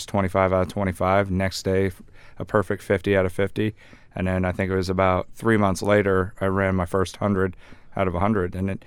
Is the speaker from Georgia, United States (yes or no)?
no; Vermont, United States; now in Anchorage, United States; after growing up in Vermont and then to come up here, you know, it was always a dream to visit Alaska